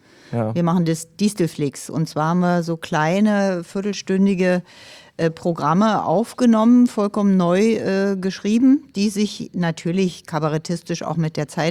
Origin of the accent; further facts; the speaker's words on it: Berlin, Germany; Ich komme aus dem Ostteil der Stadt Berlin